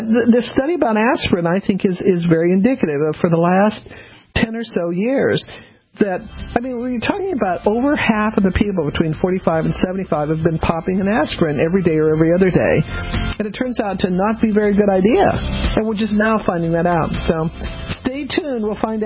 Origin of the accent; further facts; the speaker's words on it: Colorado, United States; My favorite example about that is I grew up in Colorado